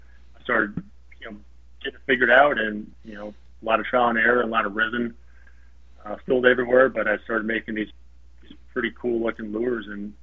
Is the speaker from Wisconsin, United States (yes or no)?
no; Ohio, United States; also born or lived in Louisiana / Hawaii; So I was born in Louisiana, graduated high school in Ohio, but I really don't have a lot of allegiance to either. Had some really formative years in Hawaii growing up